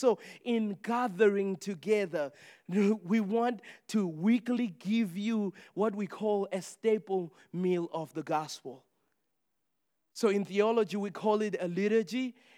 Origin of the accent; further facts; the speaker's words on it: Zimbabwe; In Africa, where I grew up in Zimbabwe and a lot of other countries